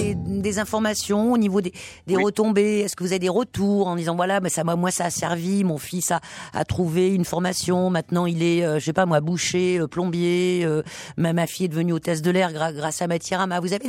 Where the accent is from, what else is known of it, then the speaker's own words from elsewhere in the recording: France; Et c'est déjà le cas, hein, chez nous en France, hein